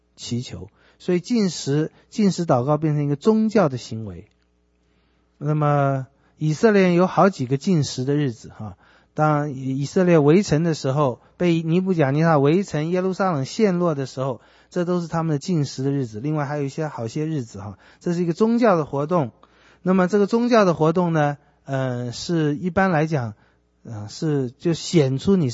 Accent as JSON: {"language": "Chinese", "country": "China", "said": "这一点我又觉得我们中国人有个很大麻烦，因为中国人也是好面子"}